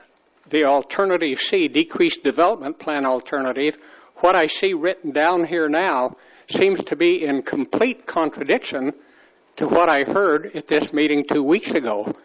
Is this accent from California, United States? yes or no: yes; Cambria, California, United States; from Cambria.